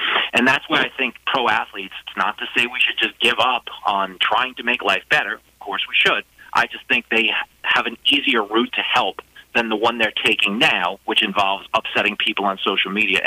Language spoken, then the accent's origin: English; New York City, New York, United States; whether it was like cheap beer or God knows what else growing up in New York City.